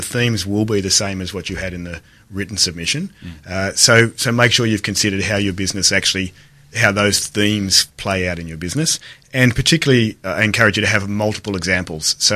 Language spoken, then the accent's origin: English; Dubbo, New South Wales, Australia; given that I grew up in Dubbo, and I'm pretty sure that at that point I didn't know anyone who wore a suit or carried a briefcase.